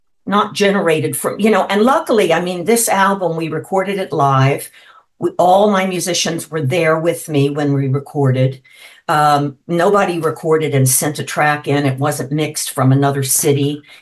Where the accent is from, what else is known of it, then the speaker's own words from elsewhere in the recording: Miami, Florida, United States; moved away as an adult; now in Los Angeles, United States; I was born and raised in Miami, and I left when I finished high school.